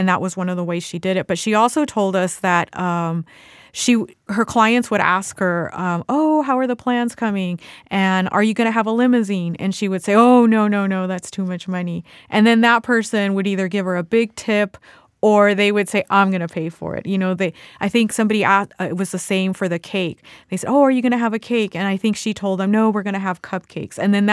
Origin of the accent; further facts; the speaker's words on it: Chula Vista, California, United States; And I was born and raised in Chula Vista, and I'm there all the time myself.